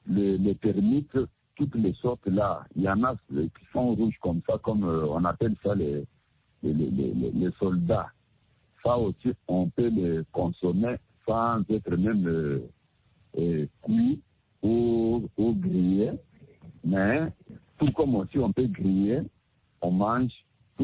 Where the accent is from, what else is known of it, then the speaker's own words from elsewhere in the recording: Kasaï, DR Congo; chez nous au Kassai, on ne mange pas beaucoup, c'est bon.